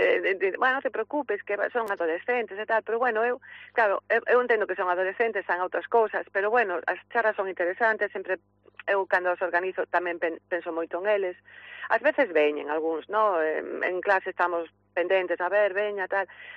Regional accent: Fene, Galicia, Spain; como eu son de FENE, pois falei co Concello

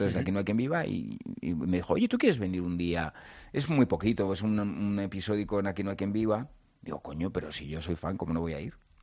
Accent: La Rioja, Spain; now in Madrid, Spain; Porque yo soy muy riojano, pero llevo 26 años aquí y Madrid me encanta.

